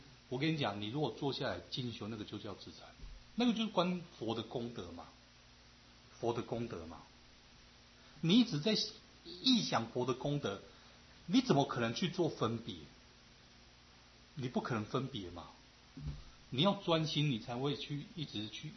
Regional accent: Taiwan; 北传比较不重这一块，我们台湾人比较不重这一块。

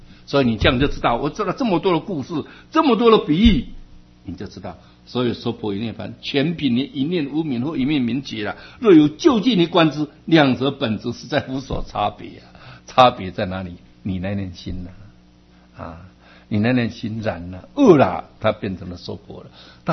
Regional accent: Taiwan; 那世界什么灾难，我们台湾人的帮忙呢？

